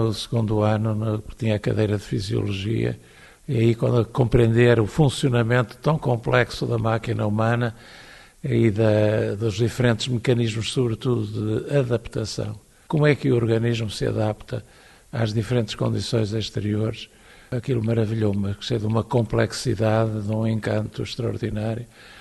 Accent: Porto, Portugal; não podia ir para direito, que não havia na minha cidade natal, no Porto.

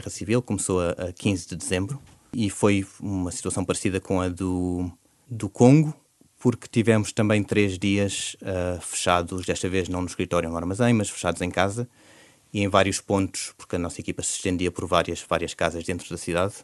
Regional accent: Portugal; senti muita proximidade comigo enquanto português

